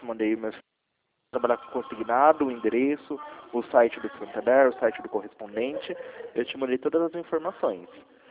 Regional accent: Campinas, São Paulo, Brazil; Eu sou aqui de Campinas, São Paulo.

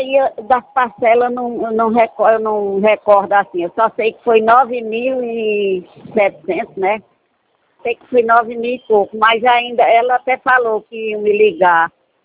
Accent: Solidão, Pernambuco, Brazil; now in João Pessoa, Brazil; Eu sou de Solidão, Pernambuco.

